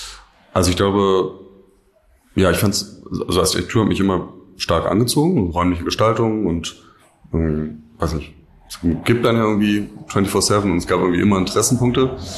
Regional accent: Berlin, Germany; Ich komme ursprünglich aus Berlin.

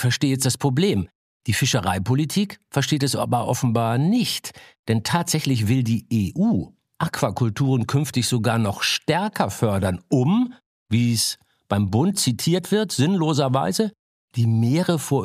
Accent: Hamburg, Germany; ich komme aus Hamburg. Ich bin da aufgewachsen

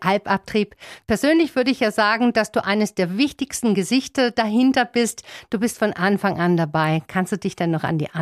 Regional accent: Denkingen, Baden-Württemberg, Germany; wie zum Beispiel meine Heimatgemeinde. Denkingen im Landkreis Tuttlingen. Knapp 3000 Einwohner.

